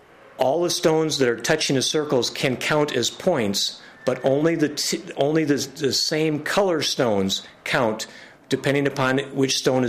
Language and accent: English; Wisconsin, United States; Where I grew up in Wisconsin, I started curling with my father and grandfather back when I was 12 years old.